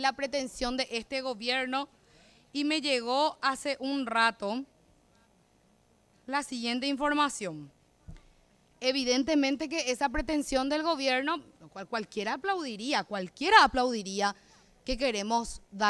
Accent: Central, Paraguay; yo soy de Central, colegas, pero me manejo por Asunción

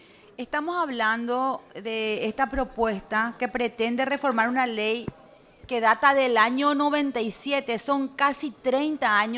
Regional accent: Alto Paraná, Paraguay; como paraguaya en general y como alto paranaense en particular

